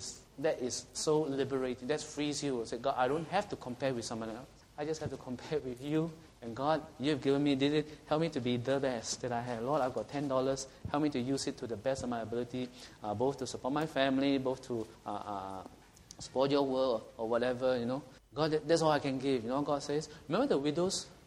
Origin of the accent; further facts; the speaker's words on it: Singapore; I'm a Singaporean.